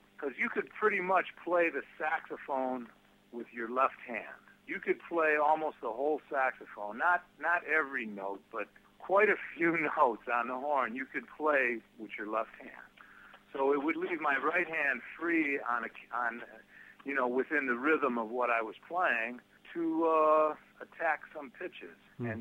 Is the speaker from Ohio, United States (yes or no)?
yes; Cleveland, Ohio, United States; growing up around Cleveland and around all the players that my dad was playing with, I became very comfortable playing within that world